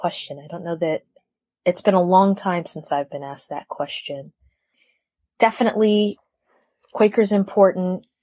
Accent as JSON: {"language": "English", "town": "Shrewsbury", "region": "New Jersey", "country": "United States", "tie": "born or raised there", "also_born_or_lived": "Piscataway / Maryland / Georgia / New Hampshire", "lives_now": "Newark, United States", "said": "I live in Newark, New Jersey. And I grew up, that's a question that's a little bit complicated, but mostly in Shrewsbury, New Jersey and Piscataway, New Jersey. I also lived in Maryland and Georgia and spent a few years up in New Hampshire for high school."}